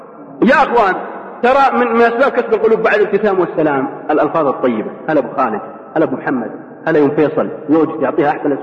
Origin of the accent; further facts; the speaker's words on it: Al-Qassim, Saudi Arabia; عندنا في القصيم يقولون يكمخة